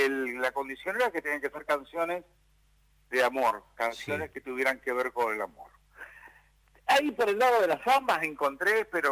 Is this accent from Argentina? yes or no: yes; Ezeiza, Buenos Aires Province, Argentina; also born or lived in Tucumán; Porque resulta que vivíamos, cuando vinimos de Tucumán, vinimos a vivir a Ezeiza